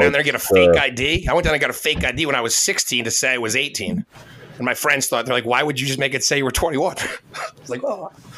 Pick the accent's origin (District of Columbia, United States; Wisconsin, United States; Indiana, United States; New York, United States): New York, United States; New York City; Like, you know, I'm from New York City, and like everybody's there.